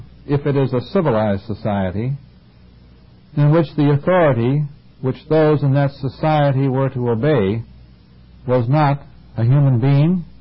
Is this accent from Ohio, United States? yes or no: yes; Cleveland, Ohio, United States; I was in an airport, a stopover in Cleveland, my hometown.